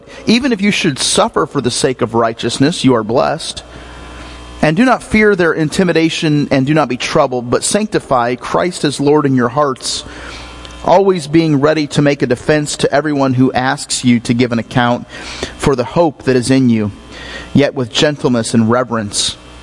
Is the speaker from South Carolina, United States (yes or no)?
no; Michigan, United States; now in Hancock County, United States; I grew up in Michigan, grew up there. My dad was a preacher in Michigan. And for several years, we lived there.